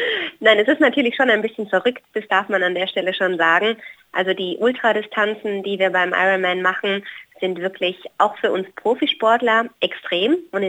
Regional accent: Hawaii, United States; eben jetzt da, wo ich herkomme, aus Hawaii

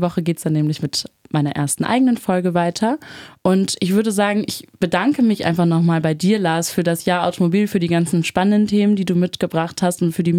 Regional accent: Lower Saxony, Germany; now in Leipzig, Germany; Ich komme aus der Nähe von Hannover, habe in Halle studiert, interkulturelle Studien auch.

